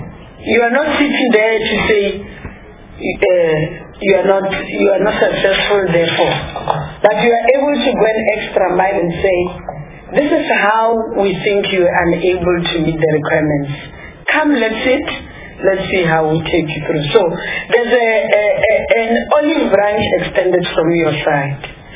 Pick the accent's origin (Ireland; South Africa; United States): South Africa; Limpopo; I'm from Limpopo